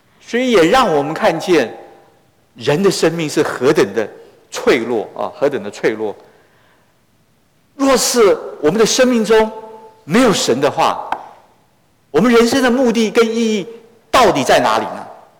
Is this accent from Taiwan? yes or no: no; China; 我们中国人一样可以领受神的恩典